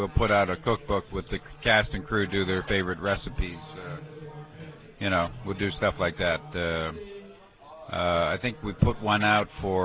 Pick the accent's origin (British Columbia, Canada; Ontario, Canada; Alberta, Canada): Ontario, Canada; Toronto; I was growing up in Toronto and the beaches